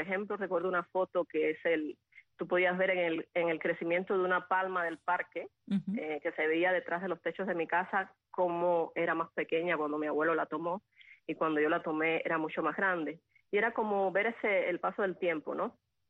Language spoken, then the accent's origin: Spanish; Guanajay, Artemisa, Cuba; born there; El pueblo se llama Guanajay. Antiguamente pertenecía a la provincia de Pinar del Río, pero bueno, con todas estas nuevas distribuciones que se hicieron, después pasó a La Habana